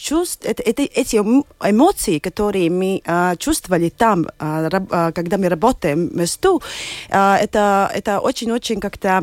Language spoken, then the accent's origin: Russian; Riga, Latvia; Russian is a second language; Ну, я из Риги, я сама здесь жила всю мою жизнь, и я уже здесь работаю больше, чем 10 лет.